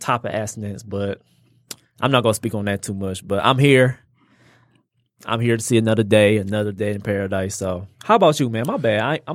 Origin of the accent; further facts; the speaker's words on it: Detroit, Michigan, United States; Especially, we grew up in Detroit. You know, it's some people be dead or in jail by 25.